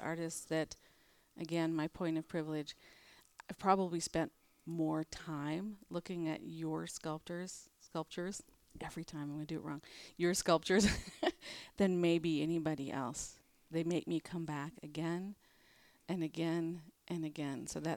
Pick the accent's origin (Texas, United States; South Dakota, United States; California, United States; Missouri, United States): South Dakota, United States; Sioux Falls; that's not necessarily what I expected growing up in Sioux Falls.